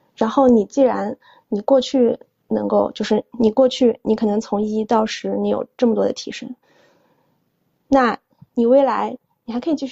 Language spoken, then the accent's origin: Chinese; China; born there; 我不仅是女性，我还出生在中国，然后我在中国我也没有出生在北京、上海。